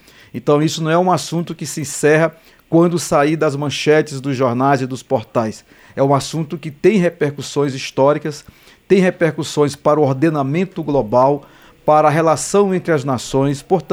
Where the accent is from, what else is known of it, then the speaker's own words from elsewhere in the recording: Maranhão, Brazil; eu sou do Maranhão